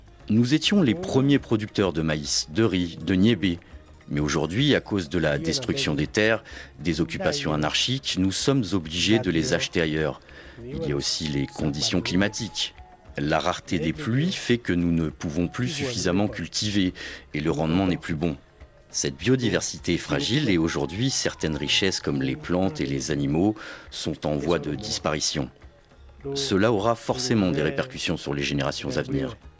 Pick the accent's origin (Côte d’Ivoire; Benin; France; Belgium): Benin; La terre chez nous au Bénin est une terre ancestrale.